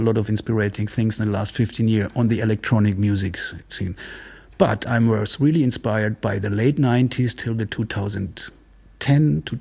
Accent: Munich, Bavaria, Germany; now in Marseille, France; No, I grew up in Munich since I was 7 or 8, and but I'm half Italian. My parents used to live in Italy, and I left Munich, I think, 14 years ago.

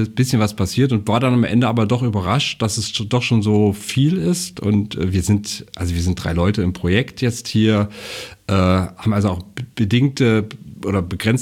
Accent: Mühlhausen, Thuringia, Germany; born there; ich bin ja gebürtiger Mühlhäuser. Pflaumus ist vielleicht bekannt, ne? Wer kennt es nicht? Und in dieser Kleinstadt, so 40.000, 45.000 Einwohner, industriell geprägt in der DDR

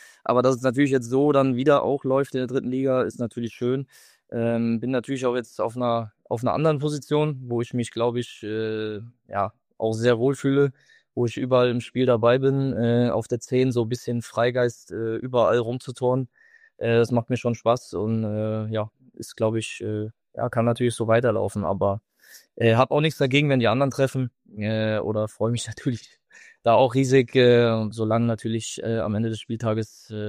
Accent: Rhineland-Palatinate, Germany; dann als Pfälzer im Saarland das geschafft zu haben

